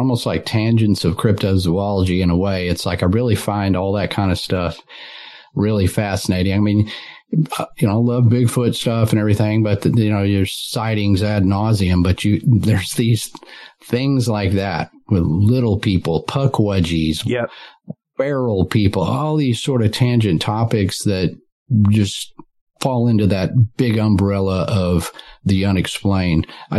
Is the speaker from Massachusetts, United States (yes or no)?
no; Dallas, Texas, United States; So for a while there, I grew up in the Dallas-Fort Worth.